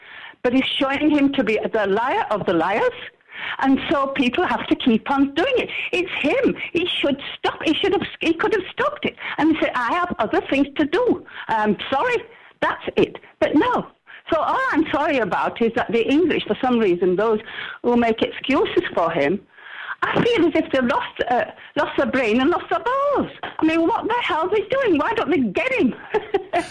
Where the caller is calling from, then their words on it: Calgary, Alberta, Canada; in Calgary.